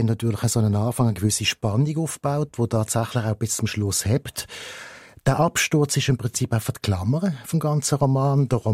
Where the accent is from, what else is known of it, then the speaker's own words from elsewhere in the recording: Slovakia; now in Austria; Aber als Slowakin in Österreich wird man halt immer wieder mit dem Thema konfrontiert.